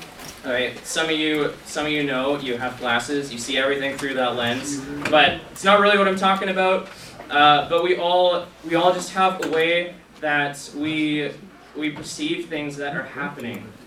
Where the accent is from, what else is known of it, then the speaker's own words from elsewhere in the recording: Langley, British Columbia, Canada; I'm actually from Langley, which is, like, quite a big, well, compared to this, it's quite a big city.